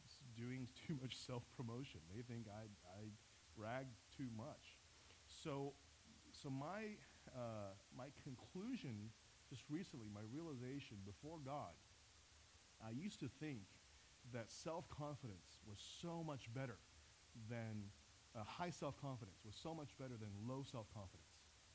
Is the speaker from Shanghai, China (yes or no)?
yes; Shanghai, China; now in Texas, United States; I grew up in Shanghai, China.